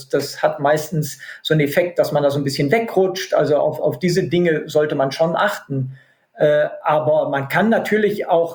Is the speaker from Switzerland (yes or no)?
no; North Rhine-Westphalia, Germany; in meiner Heimat am Niederrhein